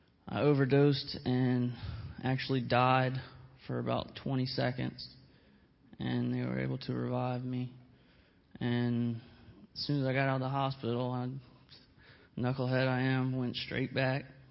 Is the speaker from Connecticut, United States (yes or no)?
no; Gloucester, Virginia, United States; I'm from Gloucester, Virginia, and I'm 26, and married with two kids.